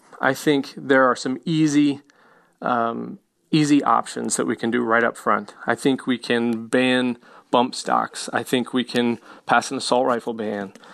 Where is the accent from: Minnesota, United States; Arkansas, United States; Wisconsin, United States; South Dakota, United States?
Arkansas, United States; born there; now in Nashville, United States; You know, I was born in Arkansas, and I was just raised in a very gun-friendly family, very gun-friendly culture.